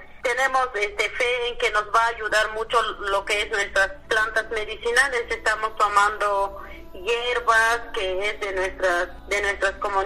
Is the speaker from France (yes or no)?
no; Coquiltel, Chiapas, Mexico; Yo soy de la comunidad de Coquiltel, municipio de este Chilón, de este municipio Chilón.